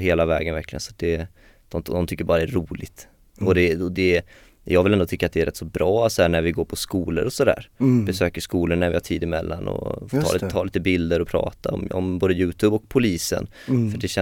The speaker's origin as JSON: {"language": "Swedish", "town": "Strömstad", "region": "Västra Götaland County", "country": "Sweden", "tie": "born or raised there", "said": "för risken fanns ju ändå, även att jag skulle hamna liksom i min hemstad Strömstad."}